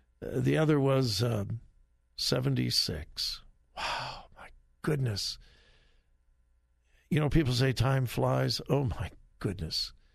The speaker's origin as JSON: {"language": "English", "town": "Wichita", "region": "Kansas", "country": "United States", "moved": "as an adult", "lives_now": "Westerville, United States", "said": "Joy and I came from Wichita, Kansas to Westerville, Ohio. We moved here on March 12, 1976."}